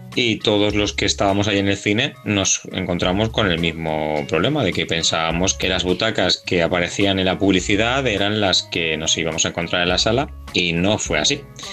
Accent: Paterna, Valencian Community, Spain; de Paterna y les queríamos hacer una consulta.

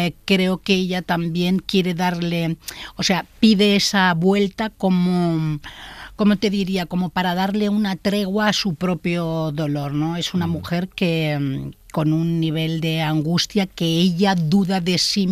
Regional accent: Gavà, Catalonia, Spain; la gente tampoco me asocia que soy catalana

